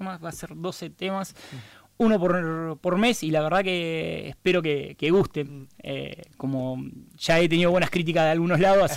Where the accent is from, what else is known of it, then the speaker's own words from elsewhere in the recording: Santa Fe, Argentina; Nosotros somos bien santafesinos. Estamos criados acá, somos todos muchachos ya grandes de acá, de Santa Fe.